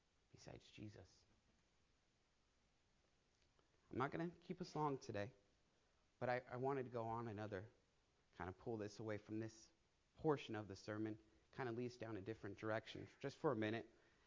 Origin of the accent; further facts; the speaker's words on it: California, United States; I come from California, Sodom, Gomorrah.